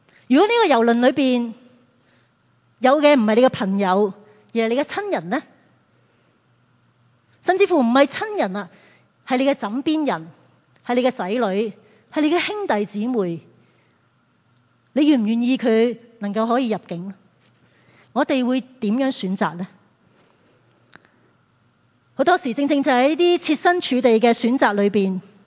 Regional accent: Hong Kong; 作为香港人，我们过去都不是很明白什么叫在一个不信神敌挡神的世界里面所面对的艰难和患难

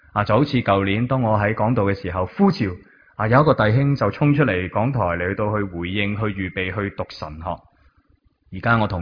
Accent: China; 我哋中国人呢都好少咁样同我哋身边嘅人讲

